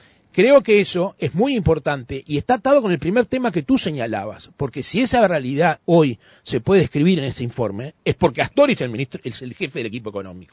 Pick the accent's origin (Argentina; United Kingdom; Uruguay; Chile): Uruguay; nos llenan un poco de orgullo a todos como uruguayos